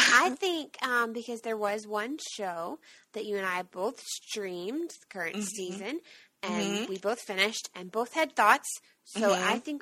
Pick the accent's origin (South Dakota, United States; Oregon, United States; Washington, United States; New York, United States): South Dakota, United States; Like, I'm actually from South Dakota, and I'm mm-hmm. a Native American, and so I really like that.